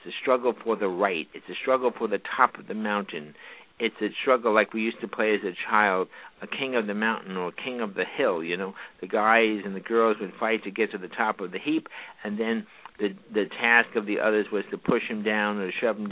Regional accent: New York, United States; accent: New York; I'm a New Yorker, you know, that accent slips through there all the time.

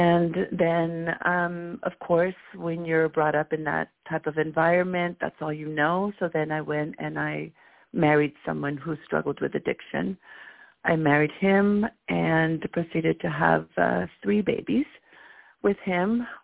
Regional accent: Guatemala; now in United States; I'm also from Guatemala

